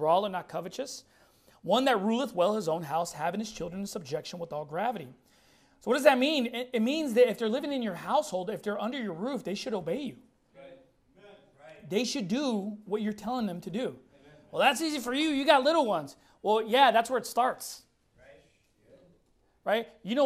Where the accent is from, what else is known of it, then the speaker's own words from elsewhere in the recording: Long Beach, California, United States; I grew up in Long Beach and stuff like that.